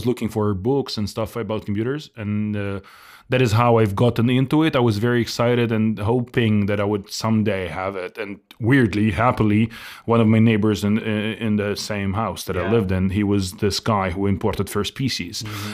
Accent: Ukraine; English is a second language; I come from Ukraine. My first time in Texas, by the way.

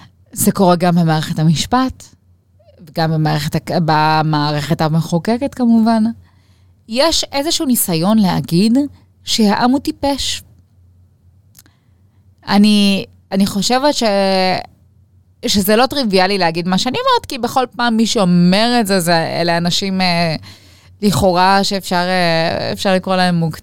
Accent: Ashdod, Southern District, Israel; אז אני גדלתי באשדוד.

